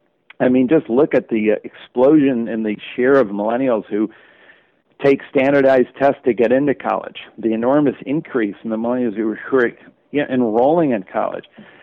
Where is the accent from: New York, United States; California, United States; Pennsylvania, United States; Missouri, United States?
California, United States; Palo Alto; I was a teenager. I grew up in Palo Alto.